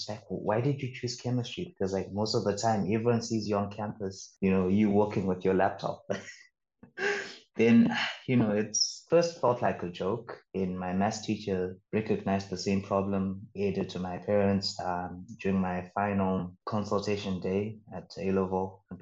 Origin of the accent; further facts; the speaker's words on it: Zimbabwe; born there; But I'm grateful that I was born in Zimbabwe. And I think it has molded me to become the person I am